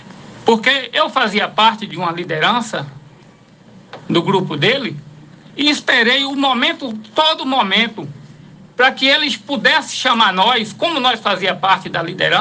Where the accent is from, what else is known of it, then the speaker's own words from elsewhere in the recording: Parateca, Bahia, Brazil; para quem não me conhece … sou lá da comunidade de Parateca.